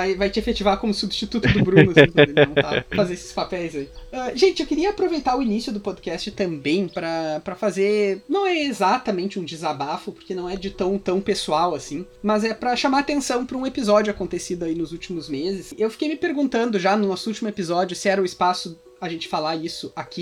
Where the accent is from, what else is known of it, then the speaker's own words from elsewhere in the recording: Porto Alegre, Rio Grande do Sul, Brazil; E esse é um caso misto, porque eu sou de Porto Alegre, né